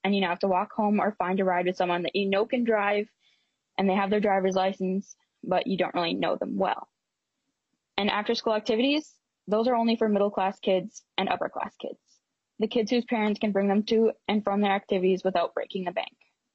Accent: Bemidji, Minnesota, United States; I'm a junior from Bemidji, Minnesota.

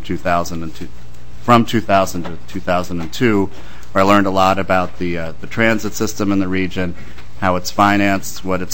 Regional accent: Cincinnati, Ohio, United States; growing up in Cincinnati, Ohio, my dad used to once in a while take us to the Greater Cincinnati Airport

